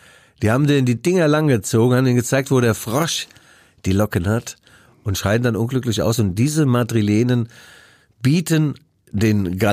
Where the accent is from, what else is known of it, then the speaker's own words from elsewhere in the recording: Mainz, Rhineland-Palatinate, Germany; bei uns in Mainz